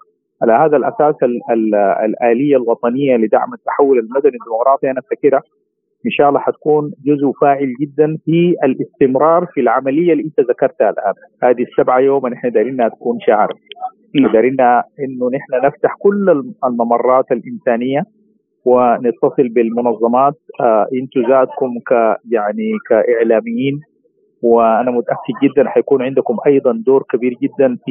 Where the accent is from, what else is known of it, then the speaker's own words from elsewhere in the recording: Sudan; إحنا دارين كسودانيين نقعد مع بعض نحل مشاكلنا مع بعض